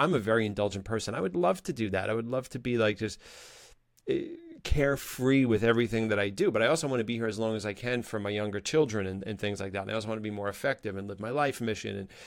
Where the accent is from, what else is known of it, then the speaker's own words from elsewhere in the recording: New York City, New York, United States; she operates and lives back in my hometown of New York City.